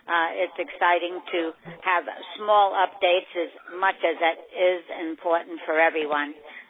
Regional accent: Florida, United States; Again, we're from Pasco County, Florida, just north of Clearwater.

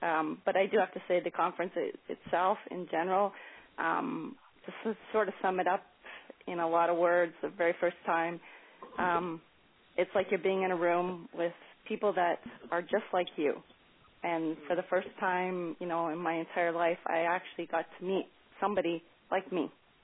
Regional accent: Canada; just for us non-Americans, you can still attend. I'm from Canada.

